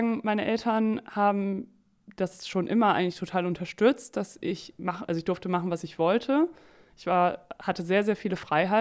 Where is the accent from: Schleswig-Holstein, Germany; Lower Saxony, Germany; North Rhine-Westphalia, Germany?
Lower Saxony, Germany; Emden; also ich bin in Niedersachsen zur Schule gegangen, ich komme ja aus Emden